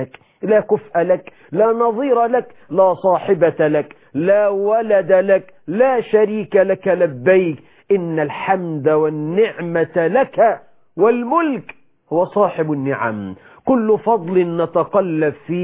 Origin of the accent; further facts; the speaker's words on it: Egypt; نحن كمصريين